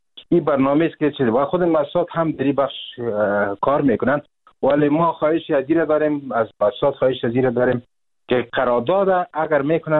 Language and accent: Persian; Afghanistan; ما و شما از افغانستان هستیم